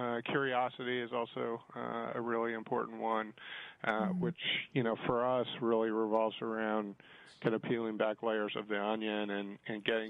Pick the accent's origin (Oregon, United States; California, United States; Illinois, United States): Illinois, United States; St. Charles; I grew up in outside of Chicago, actually, so western suburbs of Chicago. In a place called St. Charles, Illinois.